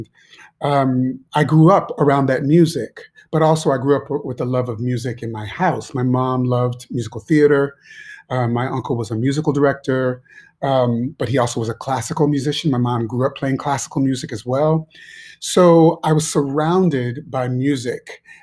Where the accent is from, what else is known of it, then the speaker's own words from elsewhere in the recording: Shaker Heights, Ohio, United States; I growing up in Shaker, I was pretty sheltered. And then I went to Carnegie Mellon for musical theater, but in Pittsburgh, but still pretty sheltered. And then I moved to New York in 1990